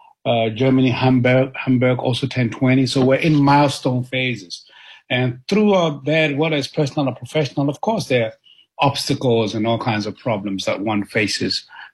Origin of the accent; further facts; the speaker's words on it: South Africa; I'm a South African and I'm an African